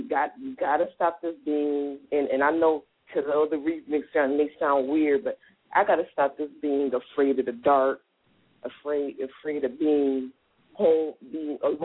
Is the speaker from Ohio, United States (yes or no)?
yes; Cleveland, Ohio, United States; also born or lived in Georgia / Virgin Islands; because I'm originally from Cleveland, no matter if I moved from Cleveland to Georgia, from Georgia